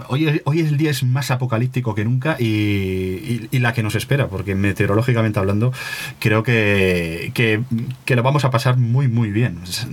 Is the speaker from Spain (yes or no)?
yes; Madrid, Community of Madrid, Spain; yo aquí en el sur de Madrid, como soy del sur de Madrid, aquí tiramos de navajilla siempre